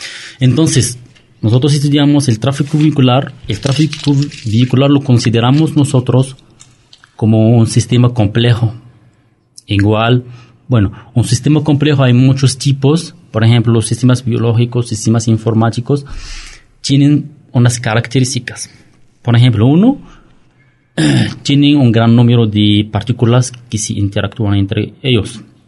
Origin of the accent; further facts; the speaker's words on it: Morocco; Soy marroquí, estudié en Marruecos